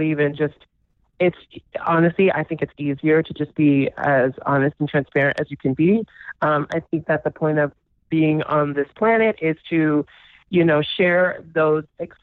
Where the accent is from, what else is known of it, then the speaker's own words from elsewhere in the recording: Columbus, Georgia, United States; now in New York, United States; but I'm from Atlanta, Georgia, a small town outside of Atlanta called Columbus, Georgia. So Atlanta by way of Columbus. But I moved to New York to pursue my career in theater and music.